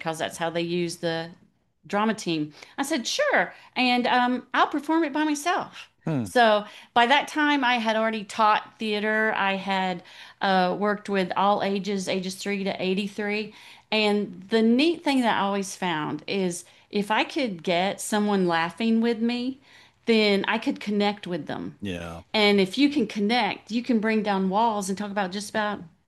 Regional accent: North Carolina, United States; also born or lived in Florida; I grew up in North Carolina. We were born in Florida, but my mom's family's here. My dad's family was here. That's where we grew up.

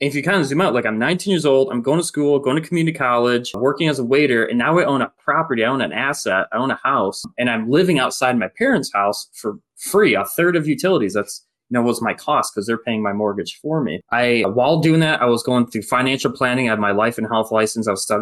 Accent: Detroit, Michigan, United States; And it was rusted out because I'm from Detroit, Michigan. It was like salt everywhere.

